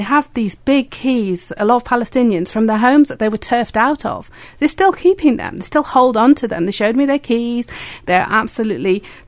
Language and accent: English; Bahrain; I was brought up in Bahrain. I lived in Bahrain, and I lived next door to a Shia village.